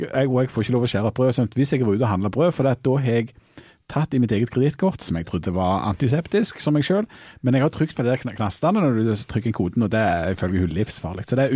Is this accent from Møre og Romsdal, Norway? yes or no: no; Jæren, Rogaland, Norway; Jeg kommer jo fra Jæren